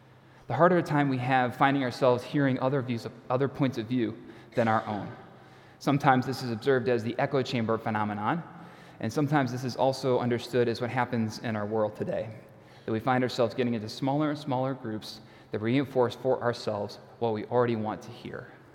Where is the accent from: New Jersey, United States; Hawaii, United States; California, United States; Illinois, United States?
Illinois, United States; Prospect Heights; I grew up in this part of the Chicago area, and I remember growing up in Prospect Heights in particular